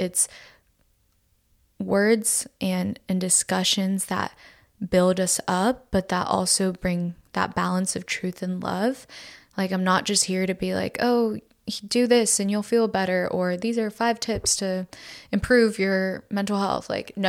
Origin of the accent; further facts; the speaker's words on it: Florida, United States; They immigrated here in 1999 from Colombia. So I grew up in Florida and now live here in Tennessee.